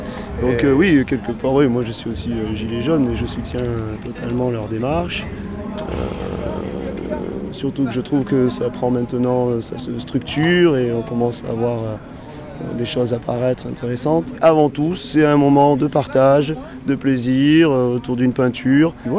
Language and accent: French; La Rochelle, Nouvelle-Aquitaine, France; Du coup, moi, je viens de La Rochelle